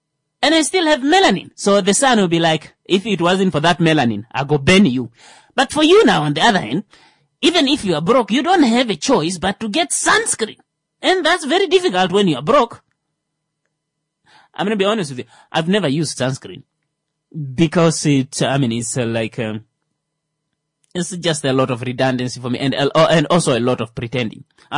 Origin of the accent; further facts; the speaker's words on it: Kavango, Namibia; Well, I'm from Kavango and she's from Hangwena.